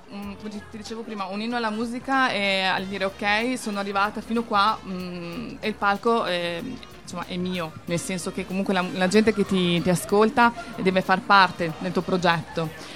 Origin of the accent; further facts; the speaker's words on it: Correggio, Emilia-Romagna, Italy; Sì, da Correggio.